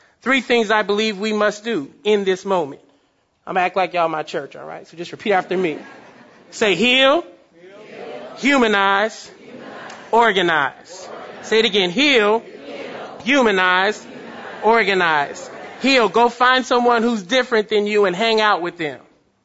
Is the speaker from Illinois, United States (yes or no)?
no; San Francisco, California, United States; Here, I grew up in Hunters Point. Over the last 10 years, the African-American population of San Francisco has dropped from 10% to below 4%.